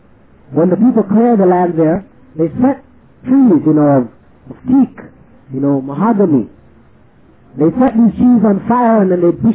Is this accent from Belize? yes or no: yes; Belize; in the sense that I am from Belize and I'm trying to get everybody to come back with me to Belize